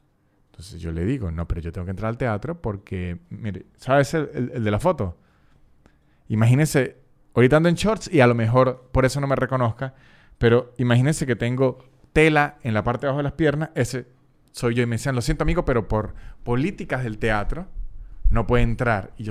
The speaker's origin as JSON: {"language": "Spanish", "country": "Venezuela", "tie": "born or raised there", "said": "porque soy venezolano, me crié en Venezuela y sé cómo se bate el chocolate en ese país"}